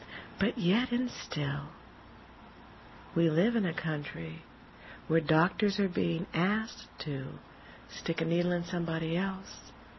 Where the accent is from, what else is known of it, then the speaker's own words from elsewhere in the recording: United States; born there; I was born in America, even though, although I know my roots are Nigerian, I was born in America.